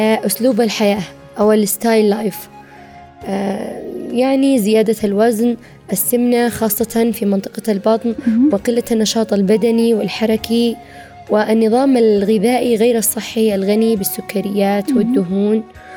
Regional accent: Yemen; وطبعا المصابين اللي عندنا في اليمن يعني أحيانا يوصل للمستشفى يفعل لك فاجعة

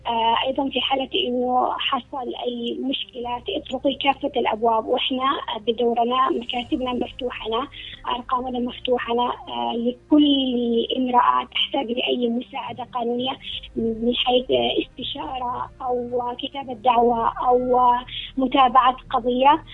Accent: Yemen; أنا قبل ما أكون نازحة أنا يمنية

